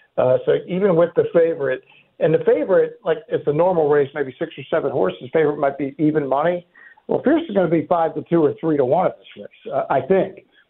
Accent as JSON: {"language": "English", "town": "Baltimore", "region": "Maryland", "country": "United States", "tie": "born or raised there", "said": "You know, it isn't for me only because I grew up in Baltimore, so the Preakness is my favorite, and it's strictly a hometown thing."}